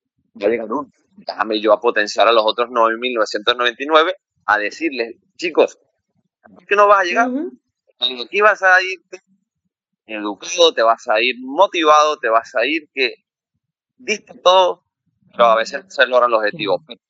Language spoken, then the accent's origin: Spanish; Venezuela; a los 17, yo estaba jugando en primera división, siendo extranjero y venezolano, que es muy jodido.